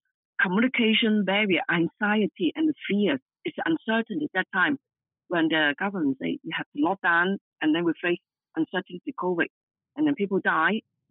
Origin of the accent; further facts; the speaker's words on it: Hong Kong; English is a second language; Yes, I'm originally from Hong Kong. I was raised in a single parent family.